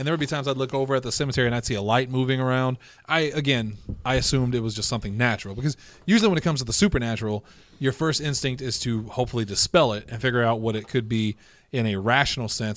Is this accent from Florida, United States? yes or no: no; Mound City, Illinois, United States; I'm from Mound City, Illinois.